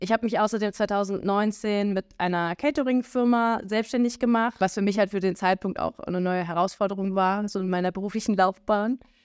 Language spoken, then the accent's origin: German; Berlin, Germany; Ich bin aufgewachsen in Berlin, bin auch mein ganzes Leben eigentlich in Berlin geblieben, habe hier auch studiert. Zwischenzeitlich war ich immer mal wieder eine längere Zeit im Ausland.